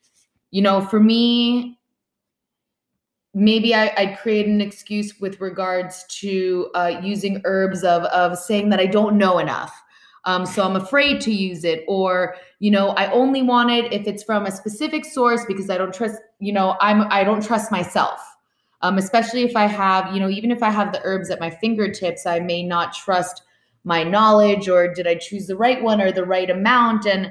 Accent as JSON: {"language": "English", "town": "Miami", "region": "Florida", "country": "United States", "said": "I am from Miami and I actually loathe being cold more than anything."}